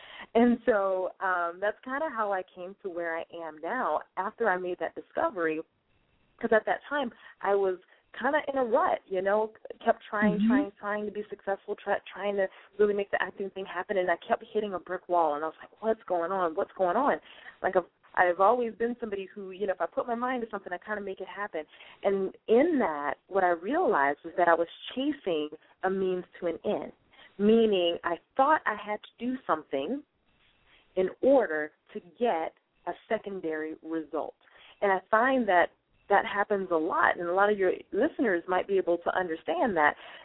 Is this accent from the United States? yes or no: yes; the South, United States; now in Los Angeles, United States; And I'm originally from the South, And I had these big dreams